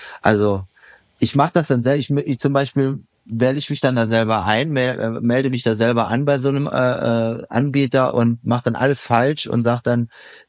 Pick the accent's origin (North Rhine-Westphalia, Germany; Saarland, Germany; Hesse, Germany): Saarland, Germany; now in London, United Kingdom; ich komme aus dem Saarland, na, da muss man nicht unbedingt hin, ne, wenn man aus London kommt. Und deswegen bin ich nach London gezogen, einfach nur wegen der Liebe.